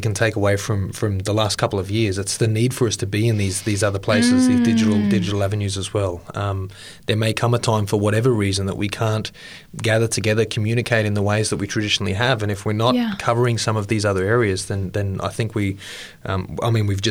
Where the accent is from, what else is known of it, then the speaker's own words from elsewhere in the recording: Bundaberg, Queensland, Australia; Yeah, so I grew up in Queensland in not a little country town. I live in a little country town now in South Australia of 4,000 people.